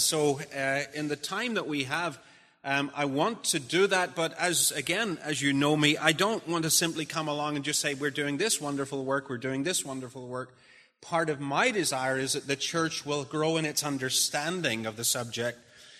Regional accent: Northern Ireland, United Kingdom; accent: Northern Irish; It's from Northern Ireland. But increasingly, my accent is changing. But when I get passionate about something, then the accent changes into a Northern Irish accent.

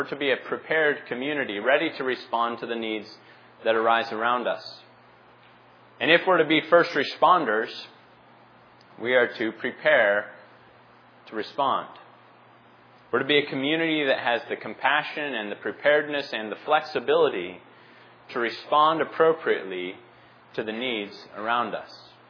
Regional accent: Phoenix, Arizona, United States; also born or lived in Philadelphia / Pittsburgh; From my experience growing up in Phoenix, living in Philadelphia and in Pittsburgh, there were needs that I walked by every day.

